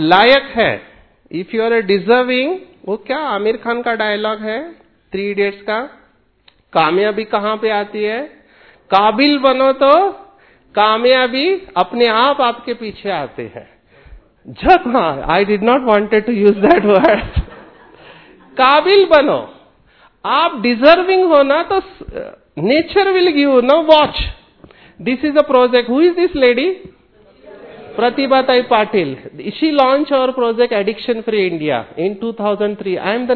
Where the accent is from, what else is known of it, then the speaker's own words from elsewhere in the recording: Mumbai, Maharashtra, India; I am born and brought up from a slum area of Mumbai, I am born and brought up from a slum area, मैं 100 square feet में बड़ा हुआ हूं।